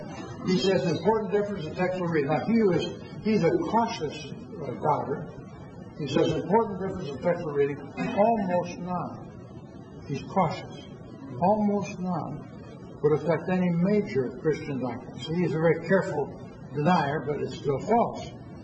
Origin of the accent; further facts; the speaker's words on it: Elyria, Ohio, United States; born there; I was from Ohio originally. My wife and I were born in Ohio. She in Cleveland area, and I in Elyria.